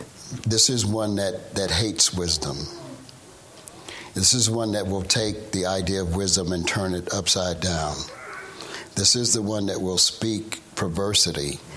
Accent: Florida, United States; Well, you know, I'm from South Florida, and I know kind of what goes on in Key West at some times.

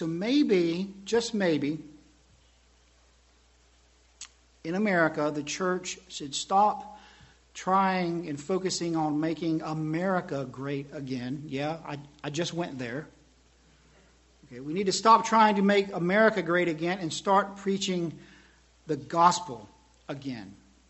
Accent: Southern US, United States; But I grew up in the South, and we never had, it seems, the struggle that we do now.

